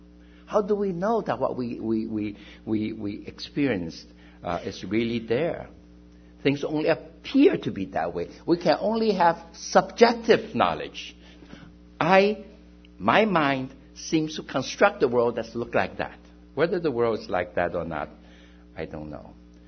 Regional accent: China; English is a second language; Looking at driver's license is not going to solve the problem because we came from China and they don't have English names there.

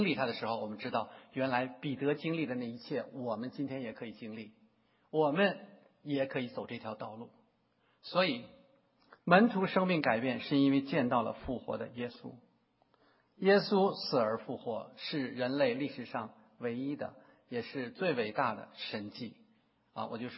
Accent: Beijing, China; 我是北京人呢，我刚从北京回来，从北京的那个雾霾之下回来啊

